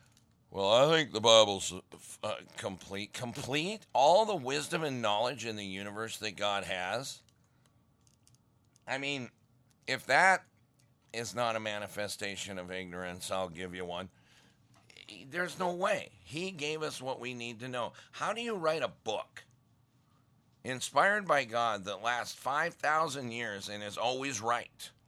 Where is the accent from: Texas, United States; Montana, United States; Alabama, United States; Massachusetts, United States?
Montana, United States; I grew up in Mormon Valley in Montana.